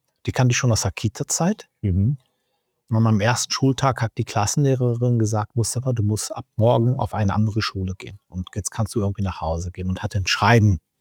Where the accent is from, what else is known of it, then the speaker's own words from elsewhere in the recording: Bremen, Germany; ich komme aus Bremen